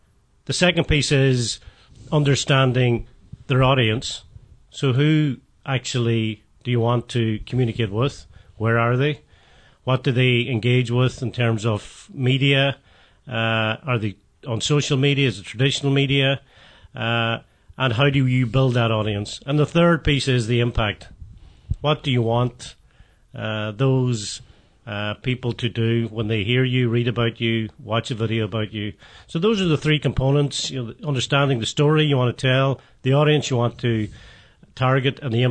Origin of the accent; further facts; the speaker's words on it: Ulster, Ireland; I'm originally from Donegal, as you know, and you know, we're sitting in the CoLab offices here in Letterkenny, and I went to St. Eunan's about 10 years behind you, Kieran.